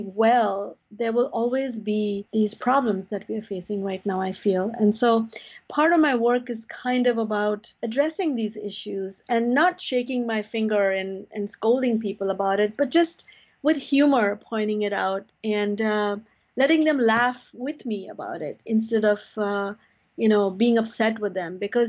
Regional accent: India; I come from India

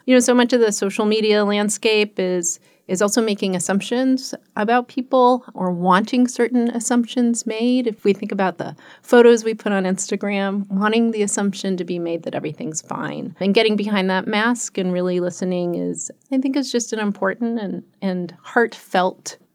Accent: Long Beach, California, United States; Yes, so I grew up in California. I grew up in Long Beach, California. My dad's from Maui.

